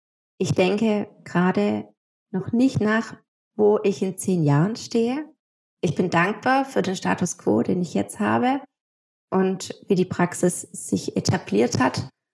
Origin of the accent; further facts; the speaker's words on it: Baden-Württemberg, Germany; accent: Swabian; ich habe meinen schwäbischen Akzent.